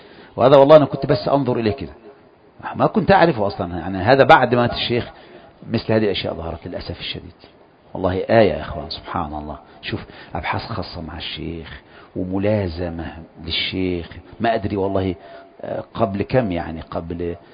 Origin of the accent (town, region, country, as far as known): Egypt; accent: Egyptian